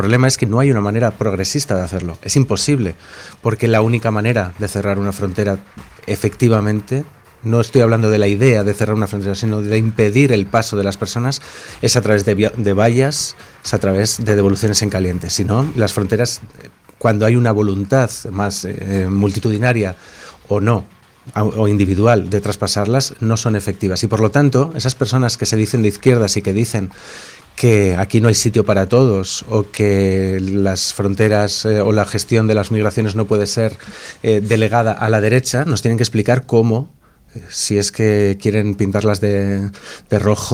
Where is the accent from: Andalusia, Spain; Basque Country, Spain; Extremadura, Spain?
Basque Country, Spain; era parte en Euskadi, de donde vengo yo, que el hermano progenitor heredase el baserri, el segundo fuera el cura que va al seminario y el tercero fuera América.